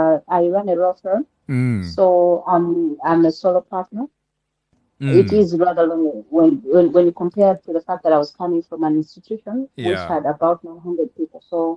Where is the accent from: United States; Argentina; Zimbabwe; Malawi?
Malawi; Blantyre, Southern Region; born there; Okay, so I was born in Blantyre, Malawi.